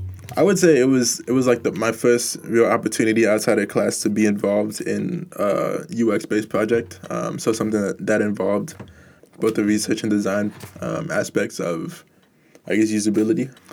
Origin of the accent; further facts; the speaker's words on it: Houston, Texas, United States; and also being in my home state because I'm from Houston